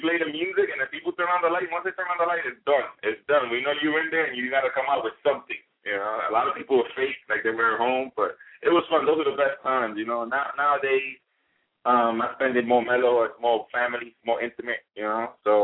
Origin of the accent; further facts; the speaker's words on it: Puerto Rico; As a kid, I was born in Puerto Rico, so I saw when they did the whole process of killing the pig